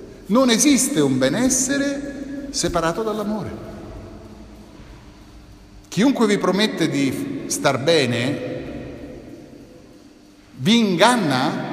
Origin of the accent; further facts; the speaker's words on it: Rome, Lazio, Italy; io vengo da Roma